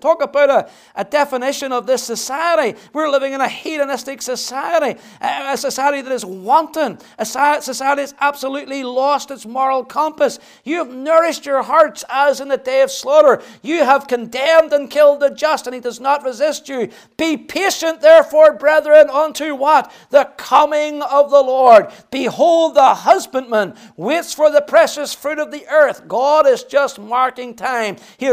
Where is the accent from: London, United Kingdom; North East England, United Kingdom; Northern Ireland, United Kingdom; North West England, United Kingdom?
Northern Ireland, United Kingdom; moved away as an adult; now in Stoke-on-Trent, United Kingdom; when I moved here 14 years ago from Northern Ireland